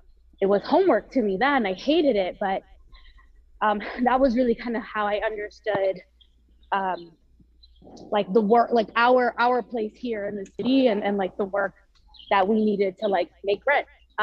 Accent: Queens, New York, United States; Yes. I grew up in Queens, never left, went to public schools. I think like you, kind of very typical New York. Like I'm just like a city kid.

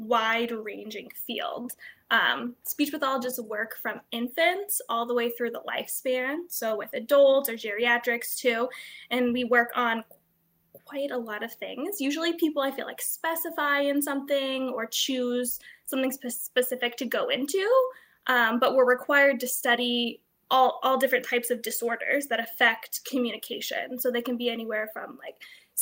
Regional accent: Tucson, Arizona, United States; But yeah, I grew up in Tucson, so it's pronounced Tucson.

